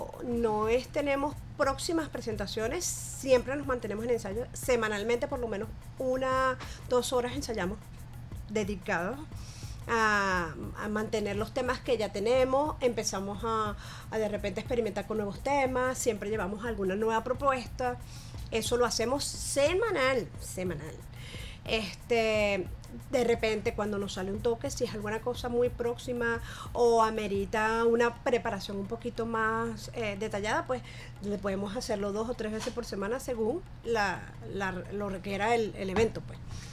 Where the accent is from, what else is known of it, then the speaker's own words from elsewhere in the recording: Venezuela; Como buenos venezolanos celebramos cada vez que se pueda.